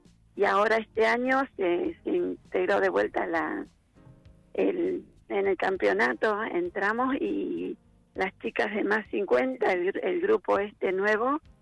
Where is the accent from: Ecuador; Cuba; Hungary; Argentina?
Argentina; Quehué, La Pampa; now in Santa Rosa, Argentina; Pero sí, yo soy nativa de Quehue.